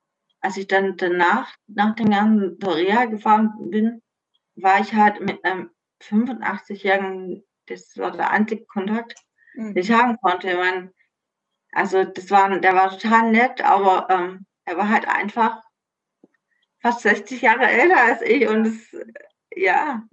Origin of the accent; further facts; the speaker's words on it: Baden-Württemberg, Germany; now in Stuttgart, Germany; ich komme eigentlich aus Stuttgart, also ich bin vor 7,5 Jahren hierher gezogen. Ich komme aus dem nördlichen Schwarzwald und ursprünglich.